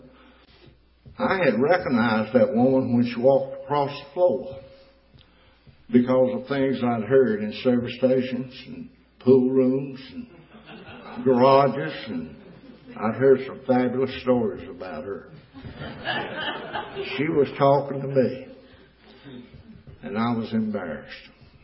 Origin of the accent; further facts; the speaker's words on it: Roxboro, North Carolina, United States; I had no idea when I was growing up in Roxburgh, North Carolina, that I would end up in Central Prison.